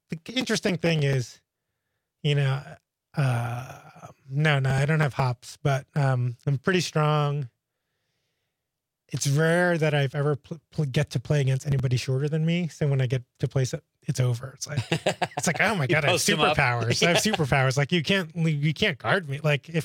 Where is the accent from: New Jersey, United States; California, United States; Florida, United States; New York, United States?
New York, United States; New York City; I'm from New York City. So I have good handle